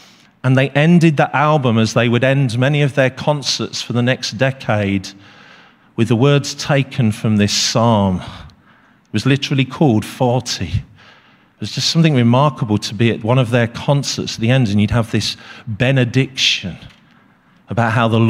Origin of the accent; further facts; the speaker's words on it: Leicester, East Midlands, United Kingdom; I started leading a church just outside of my hometown of Leicester, right in the center of England.